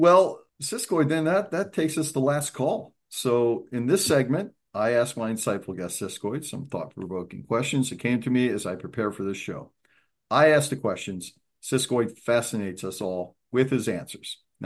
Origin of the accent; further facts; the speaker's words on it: Pennsylvania, United States; I grew up in the Pennsylvania area, and we had there was a company called Tasty Cake